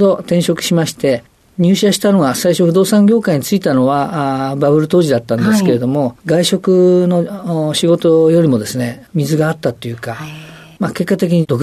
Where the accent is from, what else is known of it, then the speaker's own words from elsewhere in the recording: Shibuya, Tokyo, Japan; 東京都渋谷区です。